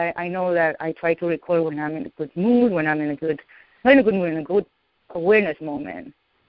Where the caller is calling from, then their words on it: Connecticut, United States; from Connecticut.